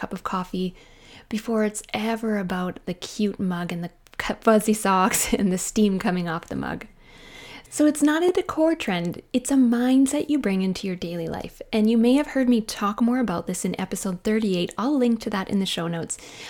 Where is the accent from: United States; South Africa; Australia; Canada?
Canada; I am a Canadian mom in small town Canada.